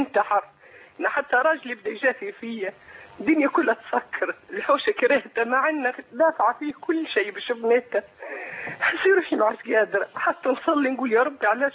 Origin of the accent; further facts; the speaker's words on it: Libya; من ليبيا.